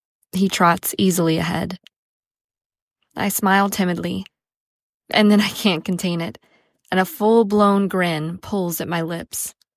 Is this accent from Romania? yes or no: yes; Bucharest, Romania; I grew up in Bucharest, Romania, a city girl in a communist nation where horses could be seen and touched only at the zoo.